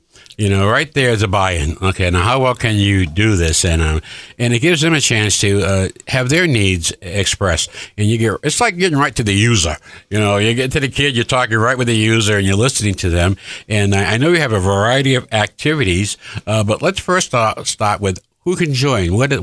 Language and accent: English; East Coast, United States; I'm from the East Coast, but I've been here since 1986.